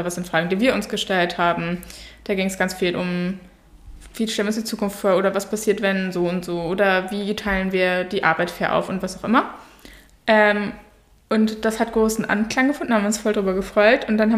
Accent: Germany; Als Deutscher ist man da ja aber auch natürlich, wir sind ja ganz streng, weil wir teilen Norddeutschland

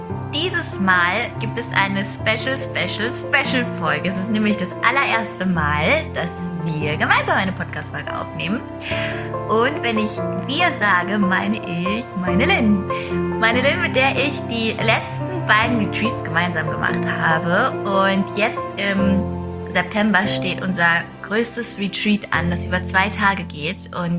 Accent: Wetzlar, Hesse, Germany; Wir kommen ja beide hier aus Wetzlar.

